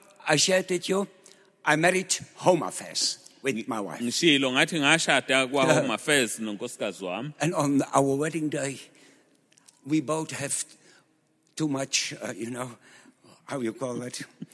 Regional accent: Netherlands; I come from the Netherlands.

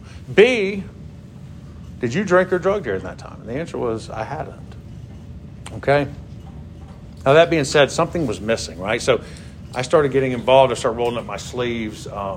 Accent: Georgia, United States; I don't know about y'all, but I grew up in Georgia, and, like, this language that y'all are talking out here, like, nobody talks a shit back home, okay?

